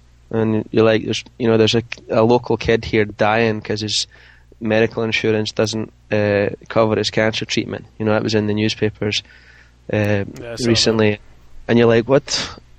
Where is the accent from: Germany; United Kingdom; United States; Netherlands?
United Kingdom; Scotland; when I was growing up in Scotland